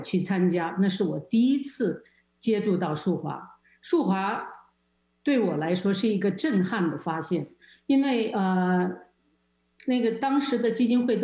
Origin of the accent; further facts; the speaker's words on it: China; 而且我是从国内出来的